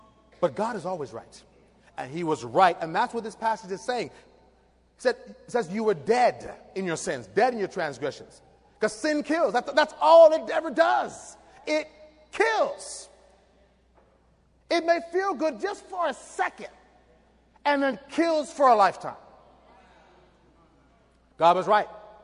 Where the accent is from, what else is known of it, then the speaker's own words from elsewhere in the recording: United States; The way we do things here in our country, in America, it's interesting because I'm American. I was born here. I always identified myself as American.